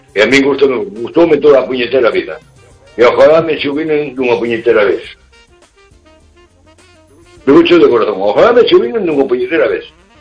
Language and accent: Spanish; Pontevedra, Galicia, Spain; Soy de Pontevedra